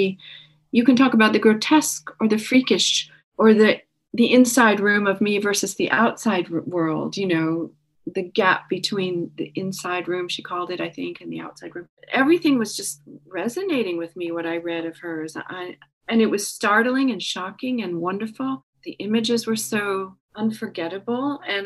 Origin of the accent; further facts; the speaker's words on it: Atherton, California, United States; This is in Atherton, California, where I grew up in the Bay Area.